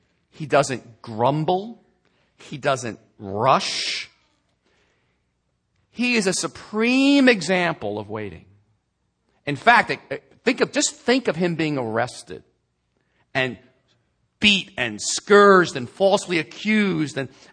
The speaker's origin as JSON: {"language": "English", "region": "New York", "country": "United States", "said": "I used to think that we were the only ones in a hurry because we're from New York"}